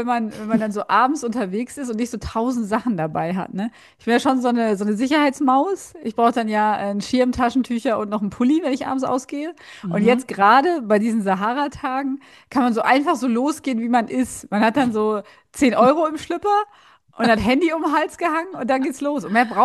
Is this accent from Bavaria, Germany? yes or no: no; Berlin, Germany; als Berlinerin ist der Winter ja schon hoher Preis, den man zahlt, ne?